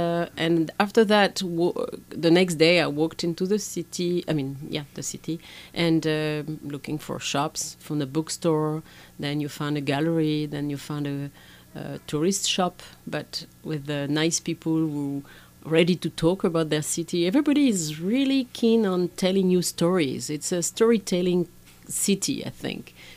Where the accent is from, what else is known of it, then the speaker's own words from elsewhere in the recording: West France, France; English is a second language; No, I grew up on the Atlantic coast, on the seaside, on a very touristic place in summer, but very inhabitant. not so many people in the winter.